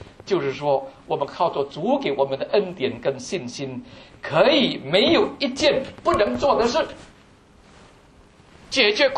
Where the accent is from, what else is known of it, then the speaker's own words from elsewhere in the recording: China; 我们中国人说，家家都有一份难念的经。